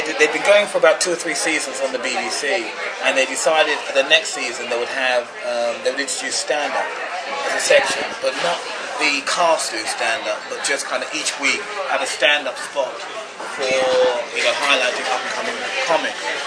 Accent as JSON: {"language": "English", "region": "England", "country": "United Kingdom", "tie": "born or raised there", "said": "I could talk about a different aspect of English life growing up in England"}